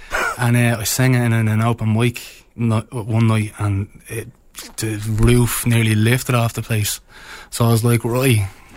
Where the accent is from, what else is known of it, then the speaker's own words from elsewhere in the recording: Dublin, Leinster, Ireland; now in Ennistymon, Ireland; I remember growing up in Dublin in the 80s